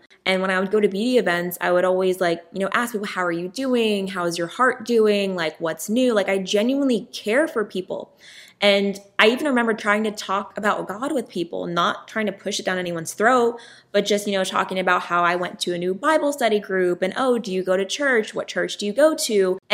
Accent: Tennessee, United States; also born or lived in Los Angeles, United States; In my opinion, like growing up in Tennessee, everyone went to church, you know, it was like, you don't go to church. Where in LA, I never knew anyone that really went to church.

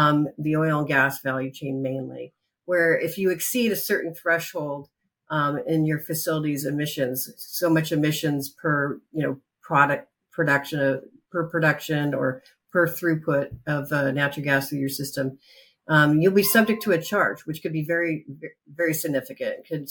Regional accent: Washington, United States; I grew up in the Pacific Northwest, trout fishing on rivers and camping in the evergreen forest of Washington State.

